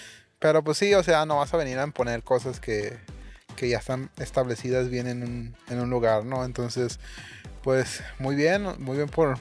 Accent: Sinaloa, Mexico; evidentemente pues soy de Sinaloa, digo.

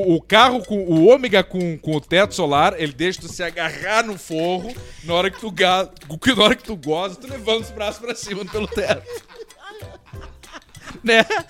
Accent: Alegrete, Rio Grande do Sul, Brazil; Eu sou da Alegrete.

